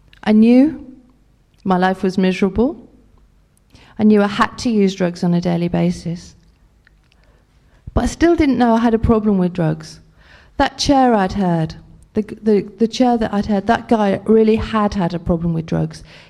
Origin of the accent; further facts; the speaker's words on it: Liverpool, North West England, United Kingdom; growing up in Liverpool where I did, a big thing was don't let them know your business.